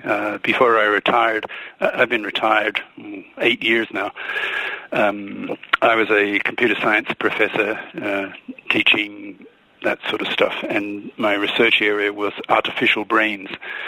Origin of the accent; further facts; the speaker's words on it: Australia; I've lived in 7 countries, so I'll just quickly go through the list. I grew up in Australia.